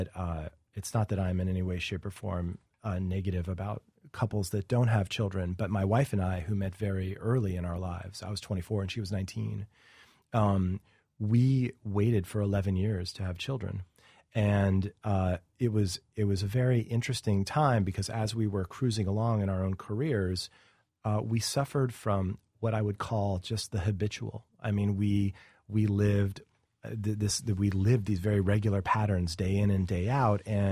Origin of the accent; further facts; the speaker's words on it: New York, United States; And then, you know, as a New Yorker, gone south to, learn about a city in a newsroom of very committed, very smart people.